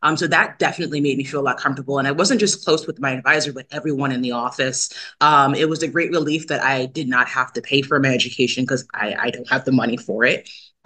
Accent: Cicero, New York, United States; I'm from the area, so I grew up in Cicero, New York

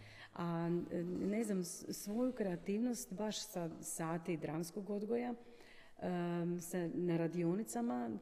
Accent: Zadar, Zadar County, Croatia; Zadar je moj rodni grad. Zadar je grad koji me ono apsolutno obilježio kao srednju školku.

